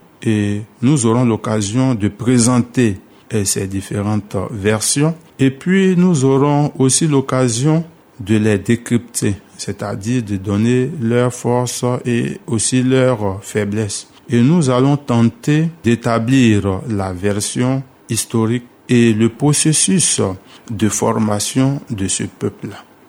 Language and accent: French; Korhogo, Savanes, Côte d’Ivoire; Vous l'avez dit, je suis Sénan de Korogo.